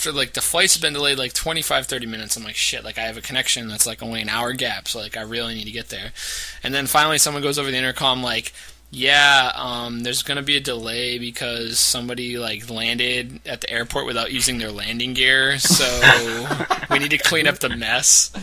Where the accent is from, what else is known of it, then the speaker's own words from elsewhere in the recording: South Dakota, United States; I came from South Dakota.